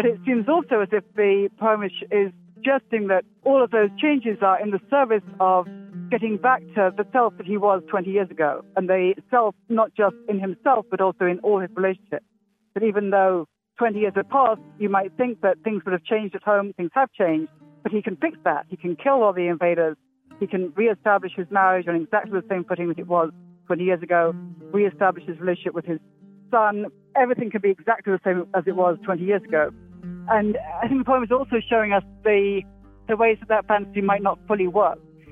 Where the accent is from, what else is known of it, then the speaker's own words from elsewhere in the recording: Oxford, South East England, United Kingdom; I grew up in Oxford, England, and I read classic literary humaniores at Oxford.